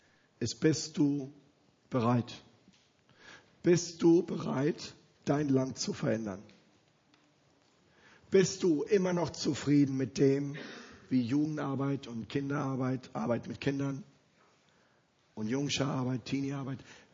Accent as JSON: {"language": "German", "country": "Germany", "said": "Und als Deutscher stehe ich hier vor euch in Österreich"}